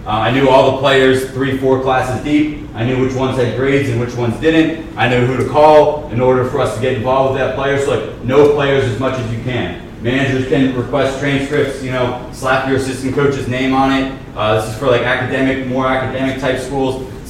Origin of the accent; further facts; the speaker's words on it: San Francisco, California, United States; also born or lived in North Jersey / South Jersey; I grew up in the Bay Area, San Francisco. I lived in North Jersey before that. I lived in South Jersey after that.